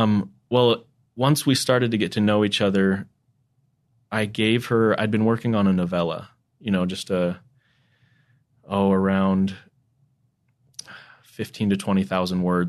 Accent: United Kingdom; accent: British; hey, when we go meet this group, don't be thrown by my British accent, right?

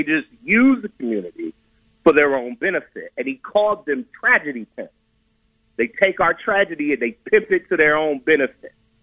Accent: Ohio, United States; And I'm from the inner city. I'm from South Collinwood. So I understand. I grew up I was born in the 80s, grew up in the 90s.

